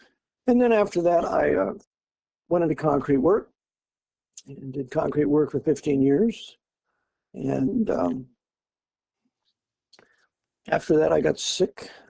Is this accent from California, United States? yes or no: yes; Pinole, California, United States; also born or lived in Oakland, United States; Sure. I was born in California, 1953, in Oakland. I grew up in Pinole, went to high school at Pinole Valley High from 68 to 72.